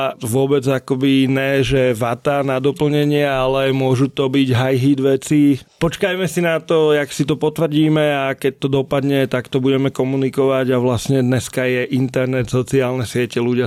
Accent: Bratislava, Bratislava Region, Slovakia; že som Bratislavčan, fakt mám Bratislavu rád

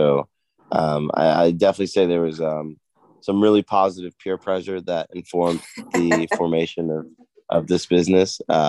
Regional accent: Nigeria; Well, I'm Nigerian, and by 2050, we'll be the third most populous country on the planet.

